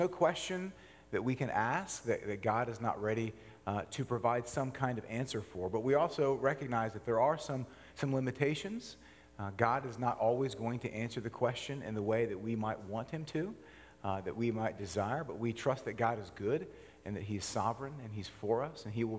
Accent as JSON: {"language": "English", "town": "Orlando", "region": "Florida", "country": "United States", "tie": "born or raised there", "said": "I grew up in Florida, in suburban Orlando"}